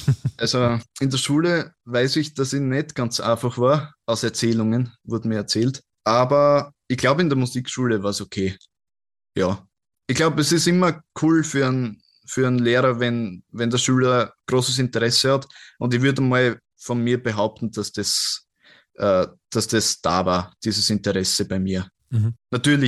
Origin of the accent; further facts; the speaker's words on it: Burgenland, Austria; Ich komme ja aus dem Mittelburgenland. Das ist ja quasi eine Blasmusik-Hochburg.